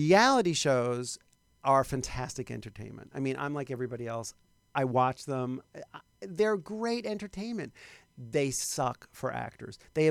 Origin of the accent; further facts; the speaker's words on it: New York, United States; In New York, you know what? Everybody looks like me in New York. I'm from New York. Everybody looks like me. I moved here within a week.